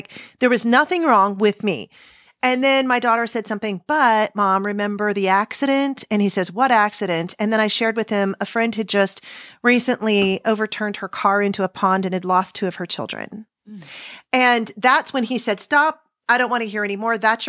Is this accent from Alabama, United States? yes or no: no; San Diego, California, United States; now in Kansas City, United States; And so I grew up in San Diego. I think there's some degree of adaptation that I went through.